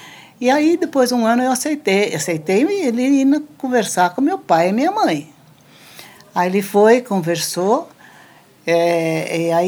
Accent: Italy; now in Brazil; E era, como nós somos italianos, era todo mundo uma turma que veio da Itália ao mesmo tempo.

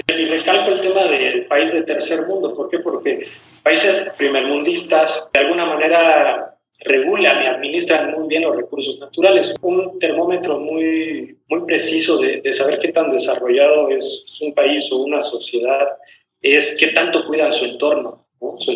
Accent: Comitán, Chiapas, Mexico; La carretera que hay del aeropuerto de Chiapas a Comitán, que es mi pueblo, son como 3 horas, ¿no?

